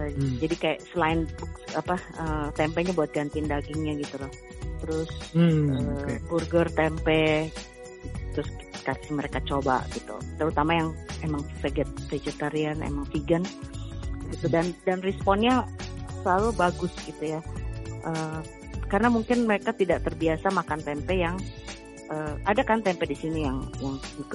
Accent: Indonesia; moved away; also born or lived in Wisconsin / North Carolina / Texas; kita makan tempe hampir setiap hari dulu di Indonesia ya. Mama saya dari Salatiga gitu. Jadi waktu itu pergi ke Amerika di Wisconsin, di North Carolina, di Texas

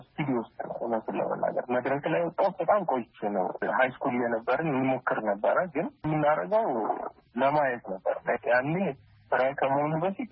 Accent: Addis Ababa, Ethiopia; born there; የተወለድኩት አዲስ አበባ ወደ ስለሃ አካባቢ ነው። ስለዚህ እዛው አካባቢ ነው ትምህርት ቤት እዛው ከጎኑ ያለ ሊሴ ገብረ ማርያም እግር እየሄድኩኝ የተማርኩት

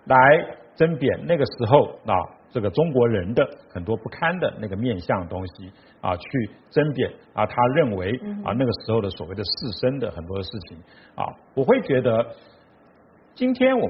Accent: Taiwan; 我作为一个台湾人，我们非常骄傲，

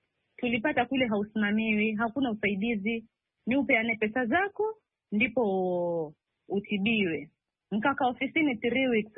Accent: Kenya; moved away; mimi nilitoka Kenya

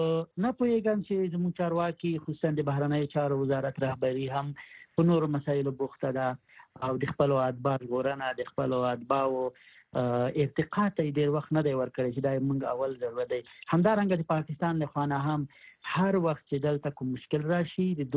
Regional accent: Khost, Afghanistan; موږ خپل مثلا د خوست ولایت یم

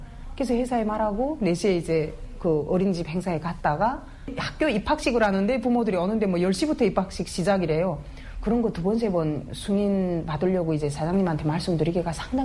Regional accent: North Korea; now in South Korea; 제가 사실은 북한에서 왔는데

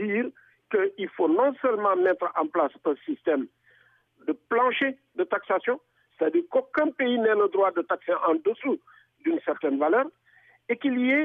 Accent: Senegal; nous sommes des Sénégalais. Nous travaillons au Sénégal et nous mènerons la campagne ici au Sénégal

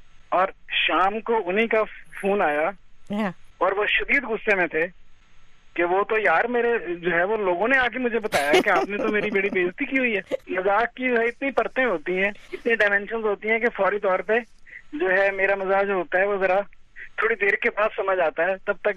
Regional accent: Gujranwala, Punjab, Pakistan; born there; میں بچپن میں گجرانوالہ میں پیدا ہوا

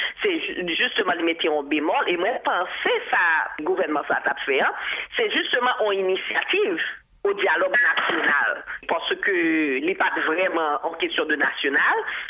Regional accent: Haiti; je dis en tant que haïtien

